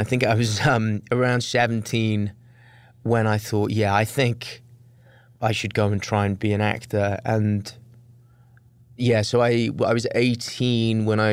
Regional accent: Wales, United Kingdom; moved away as an adult; now in London, United Kingdom; And then I was raised in Wales until I was 19 when I moved to London to go to drama school.

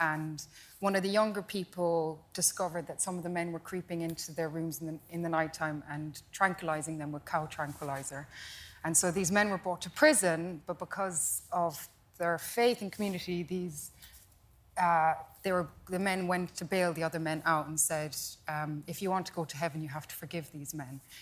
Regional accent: Munster, Ireland; Kerry, Southern Ireland.

